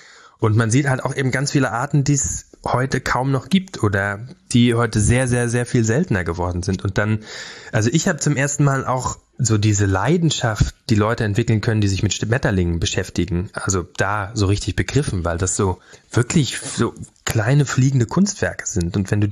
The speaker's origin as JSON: {"language": "German", "region": "Brandenburg", "country": "Germany", "tie": "born or raised there", "said": "Ich bin in Brandenburg aufgewachsen, auf dem Dorf."}